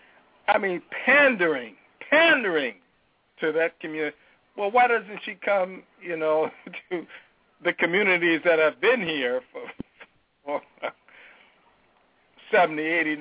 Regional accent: Minneapolis, Minnesota, United States; I'm from the Twin Cities. I've been raised here. I've been here over 62 years, you know.

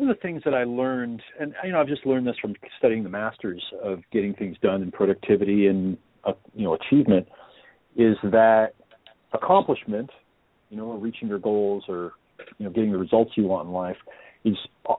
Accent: Oregon, United States; also born or lived in New York; I was born in New York, and so they moved out to literally the backwoods of Oregon, outside of Eugene, Oregon. And I grew up, I didn't know anyone that was successful.

